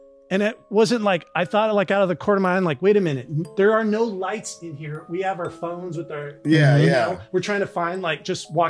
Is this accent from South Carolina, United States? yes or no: no; California, United States; what I grew up experiencing in SoCal.